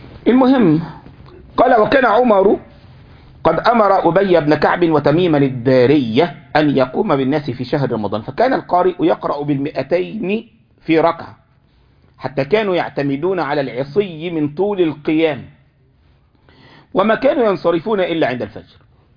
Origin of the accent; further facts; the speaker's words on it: Egypt; هو طبعا أكثر أطول قراءة في رمضان هي عند الشيخ أسامة عندنا في مصر، واضح.